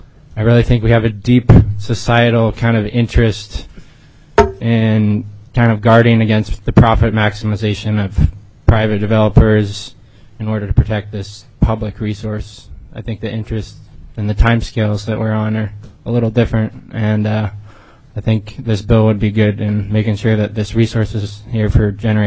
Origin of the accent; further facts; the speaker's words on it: Alaska, United States; I grew up here in Alaska. I'm a third-generation troller.